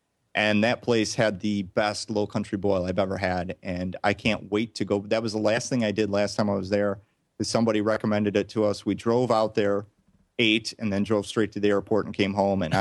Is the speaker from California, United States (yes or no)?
no; Chicago, Illinois, United States; I'm from Chicago, but I was born in the wrong place. I should have been born in the South because I love all that food down there.